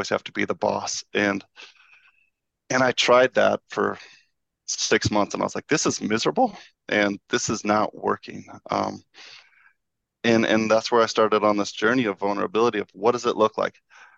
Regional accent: Midwest, United States; I grew up in the Midwest like Kyle, and I grew up believing, vulnerability was a weakness.

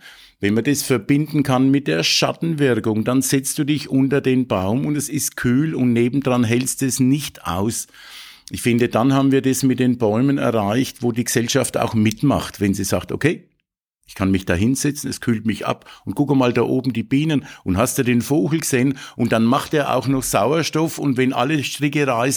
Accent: Erlabrunn, Bavaria, Germany; ich komme aus Erlabrunn

